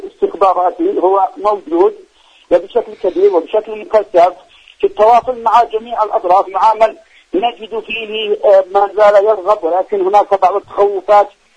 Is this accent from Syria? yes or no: no; Yemen; أن يقفوا معنا كيمنيين، هذا لا خلاف فيه